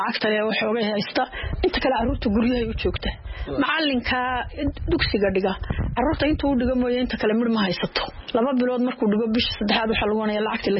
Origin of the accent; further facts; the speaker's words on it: Somalia; Markii hore waxaan ahaa qof reer Koonfur ah, Koonfur baan ka yimid.